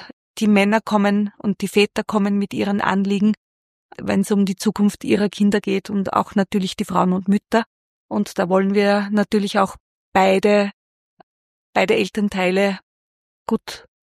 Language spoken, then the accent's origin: German; Helfenberg, Upper Austria, Austria; ich bin am Land aufgewachsen, ich komme aus Helfenberg